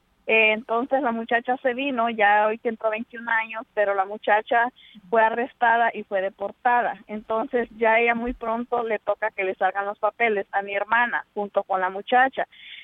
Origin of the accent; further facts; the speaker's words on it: El Salvador; Soy de origen centroamericano, salvadoreño.